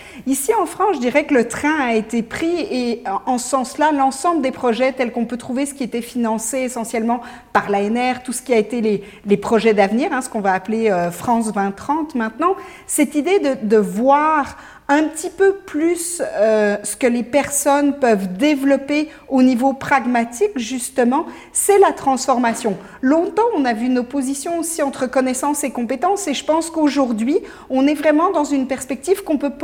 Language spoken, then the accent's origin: French; Belgium; moved away as an adult; now in Canada; en plus moi je suis belge d'origine, donc j'ai tout un parcours de formation en Belgique. Je suis arrivée au Québec, ça fait presque 16 ans maintenant que j'y suis.